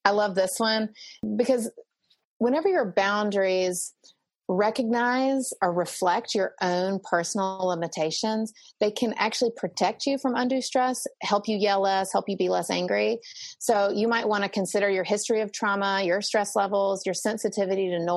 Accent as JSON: {"language": "English", "region": "the South", "country": "United States", "said": "I'm Southerner, so we say ma'am and sir, but just a kind of deference that this person deserves respect. And that might be particular to Southerners"}